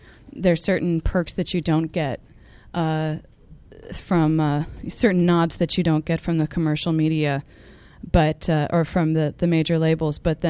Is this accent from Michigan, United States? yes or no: no; Chappaqua, New York, United States; I grew up in Chappaqua, New York, which is where the Clintons live now.